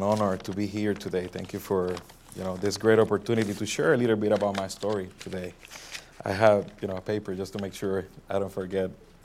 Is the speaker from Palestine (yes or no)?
no; Puerto Rico; first language Spanish; English is a second language; now in Orlando, United States; I grew up in Puerto Rico. That's why I speak my first language is Spanish. I moved to Orlando, Florida in 2003.